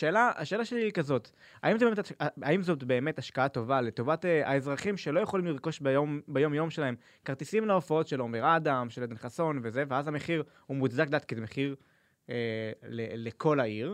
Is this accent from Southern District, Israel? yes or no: yes; Ashdod, Southern District, Israel; also born or lived in Rehovot; אני גם עדיין גר שם, לא רק מולדתי.